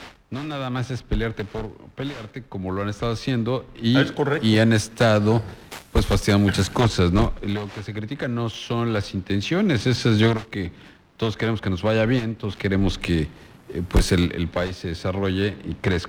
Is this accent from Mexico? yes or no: yes; Mexico; Los que somos los dueños somos los mexicanos, los que pagamos impuestos